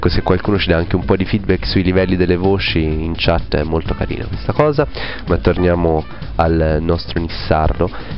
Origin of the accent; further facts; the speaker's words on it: Tuscany, Italy; È un posto molto interessante in provincia di Arezzo, che è vicino a dove io sono cresciuto quando ero piccolo